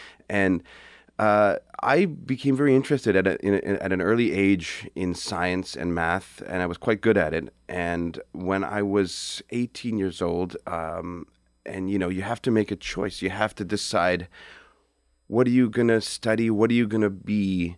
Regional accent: Toronto, Ontario, Canada; born there; I was born in Toronto.

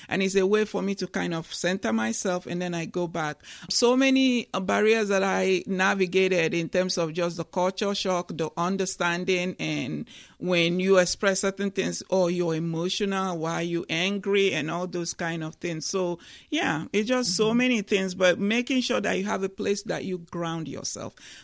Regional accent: Nigeria; I came from Nigeria, where the villagers know everybody, where I'm surrounded by that village.

